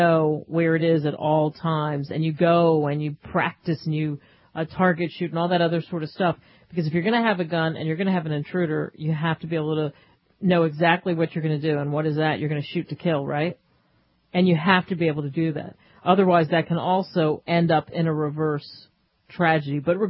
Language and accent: English; East Coast, United States; And I grew up in the East Coast where they don't have guns in the sense that you're not carrying a gun in Philadelphia or New Jersey or New York.